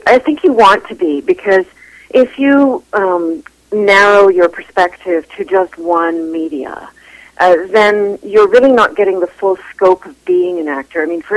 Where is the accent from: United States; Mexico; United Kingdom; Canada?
Canada; Kamloops, British Columbia; born there; also born or lived in Toronto / Halifax; now in Vancouver, Canada; I was born here. I was born in Kamloops. I came back to Vancouver from Toronto because my sisters and my mother were here